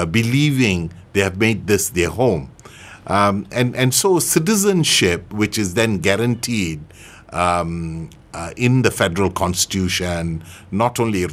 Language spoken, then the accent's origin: English; Banting, Selangor, Malaysia; when Tunku visited my hometown, and I was then 14 years old, he came to the Dewan Orang Ramai in Banting Town, next to the UMNO building, and my dad took me to this event.